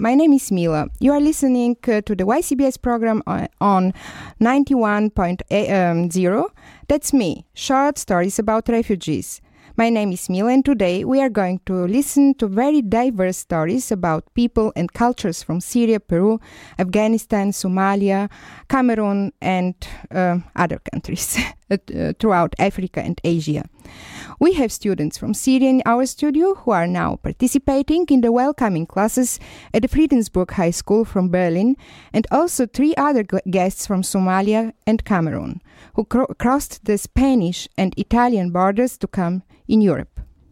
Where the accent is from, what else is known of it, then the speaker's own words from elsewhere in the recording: Bulgaria; German is a second language; Was könnte man über meine Heimat Bulgarien sagen? Es ist ein Land mit alter Kultur und wunderschönen Naturlandschaften, hohe Berge, Täler und eine etwa 400 Kilometer lange Meeresküste.